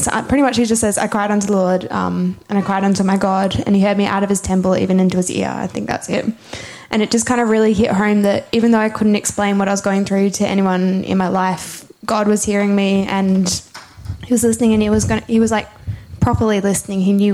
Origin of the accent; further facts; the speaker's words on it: Morley, Western Australia, Australia; from Morley, if you don't know me.